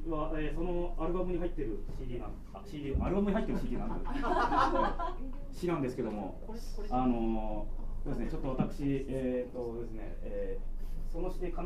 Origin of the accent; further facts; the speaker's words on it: Kunitachi, Tokyo, Japan; 私の地元国立で